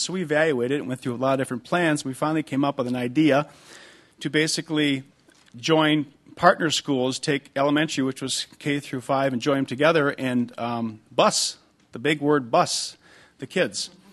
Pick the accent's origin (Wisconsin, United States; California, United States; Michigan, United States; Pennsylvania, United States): Wisconsin, United States; Wausau; being born and raised in Wausau, we were not exposed to minorities.